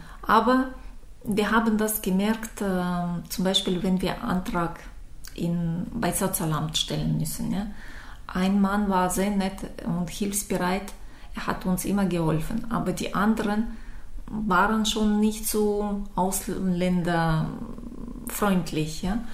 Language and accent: German; Issyk, Almaty Region, Kazakhstan; German is a second language; now in Germany; Ich komme aus Kasachstan, aus kleinen Stadt Issyk. Das sind 42 Kilometer südlich von der ehemaligen Hauptstadt Almaty. Ich komme aus nicht so reicher Familie.